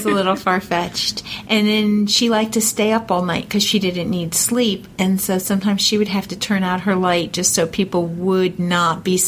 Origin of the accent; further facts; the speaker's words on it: New York City, New York, United States; born there; I was born in New York, and I was there 2 weeks ago, and I found the hospital where I had been born.